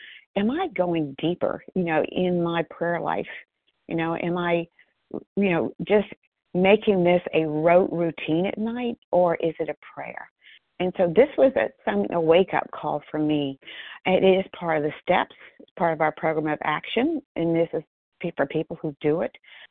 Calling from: Athens, Georgia, United States; compulsive eater from Georgia, outside Athens, Georgia.

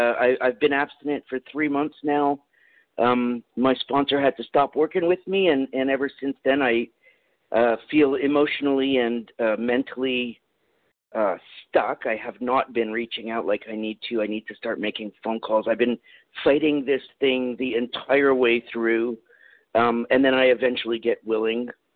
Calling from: Nanaimo, British Columbia, Canada; I'm calling from Nanaimo, British Columbia, food addict

